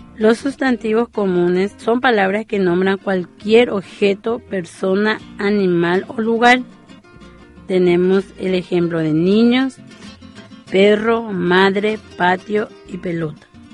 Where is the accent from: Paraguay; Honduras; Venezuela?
Paraguay; porque somos paraguayos